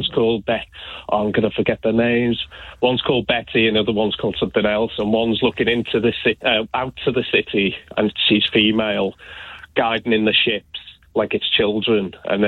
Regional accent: Liverpool, North West England, United Kingdom; I'm from Liverpool and I'm quite sad.

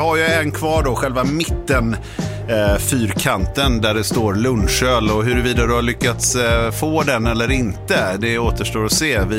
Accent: Denmark; now in Sweden; Min man säger att jag är dansk i exil

